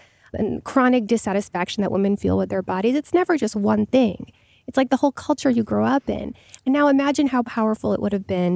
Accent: Texas, United States; I grew up in Texas

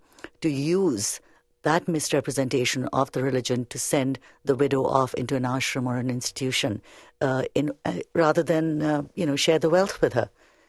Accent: India; And my parents live there. I have a home there. My family's there. And I feel very comfortable saying that and very proud to say I'm an Indian and a Canadian.

